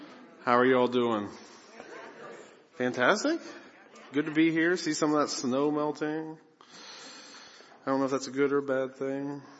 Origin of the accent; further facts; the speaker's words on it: Ohio, United States; So I'm from Southern Ohio, and when I went to gym, class